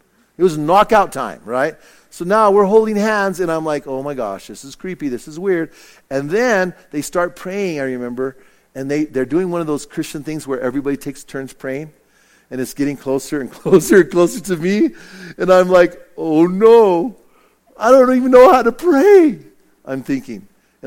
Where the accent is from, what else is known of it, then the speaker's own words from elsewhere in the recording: Bernalillo, New Mexico, United States; And so at least at my church where I grew up in Bernalillo, you know.